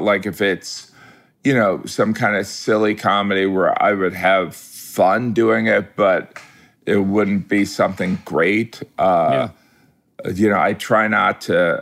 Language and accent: English; Midwest, United States; No, I thought it was growing up in the Midwest. I used to look around and be like, I mean, I know I wanted to be a farmer and everything